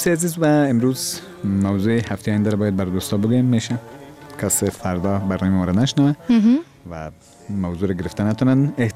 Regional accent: Afghanistan; همه ما افغان هستیم

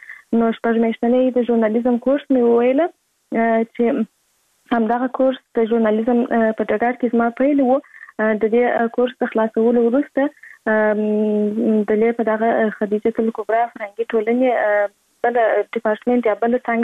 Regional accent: Kandahar, Afghanistan; born there; زه په کندهار ولایت کې زیږیدلی یم او اوس فلالم په کندهار ولایت کې اوسېږم.

